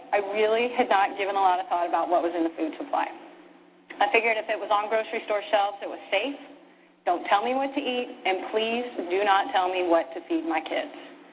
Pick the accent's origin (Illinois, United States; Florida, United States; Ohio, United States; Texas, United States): Texas, United States; Houston; born or raised there